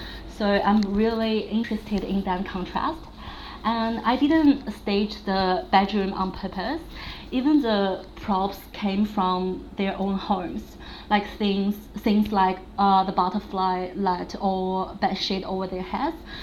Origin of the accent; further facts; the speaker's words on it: China; now in Melbourne, Australia; I'm originally from China and I'm currently living and working in Melbourne, Australia.